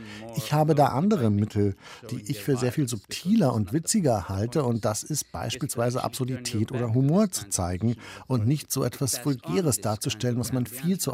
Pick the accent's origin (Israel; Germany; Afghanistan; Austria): Israel; wir Palästinenser denn eigentlich? Wir leben innerhalb der Grenzen Israels, eines Staates, dessen Pass wir zwar besitzen